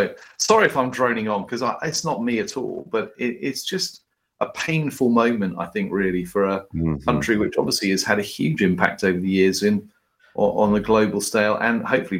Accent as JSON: {"language": "English", "country": "United States", "moved": "as an adult", "lives_now": "United Kingdom", "said": "I'm an American in exile in Britain with a British passport."}